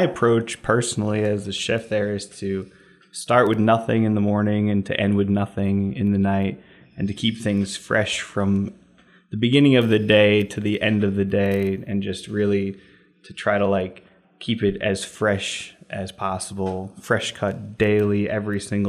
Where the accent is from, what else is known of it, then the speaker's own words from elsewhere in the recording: Woodstock, New York, United States; also born or lived in Los Angeles; Well, I mean, I recently moved here from Los Angeles. I'm from Woodstock, like I said